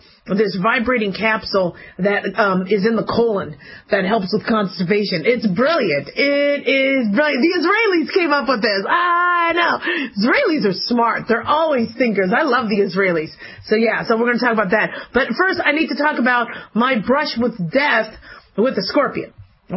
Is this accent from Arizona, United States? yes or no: yes; Arizona, United States; also born or lived in Las Vegas, United States; Now, I grew up in Arizona and I grew up in Vegas, so scorpions, really don't seem to scare me that much